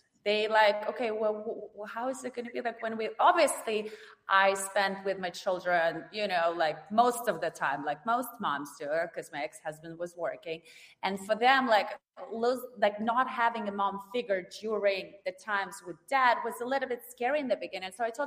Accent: Moscow, Russia; English is a second language; Because I grew up in Russia, in Moscow.

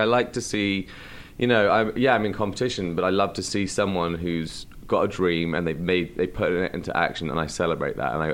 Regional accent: South West England, United Kingdom; my parents still live in a very small town, in fact, where I grew up in Devon, in an old barn, converted barn.

